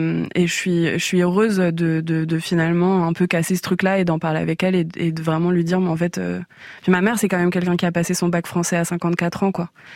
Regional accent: France; j'ai grandi dans une famille où on parlait beaucoup de langues. Ma mère est espagnole et mon père est portugais. Et donc, je suis née, je suis française.

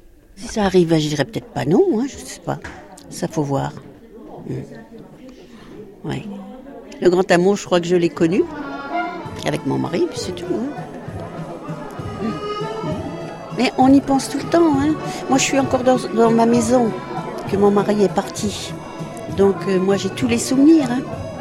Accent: Saint-Dizier, Grand Est, France; Rarement, sauf que comme je suis de Saint-Dizier

